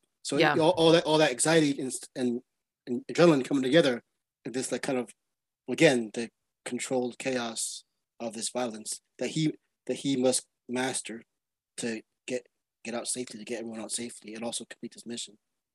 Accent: Brooklyn, New York, United States; I'm from New York, born in Brooklyn, Brooklyn, Queens, and the Bronx, I know what it is.

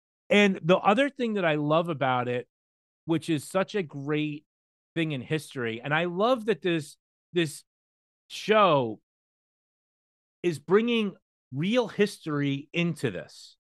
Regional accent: New Jersey, United States; and I'm from New Jersey.

